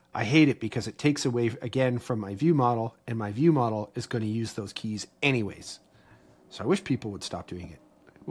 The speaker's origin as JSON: {"language": "English", "country": "Canada", "said": "Don't shoot me. I'm Canadian."}